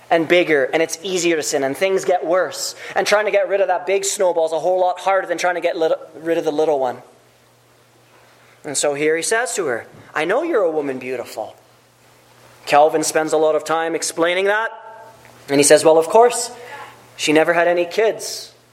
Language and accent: English; England, United Kingdom; I don't know. I'm not Hebrew. I'm English.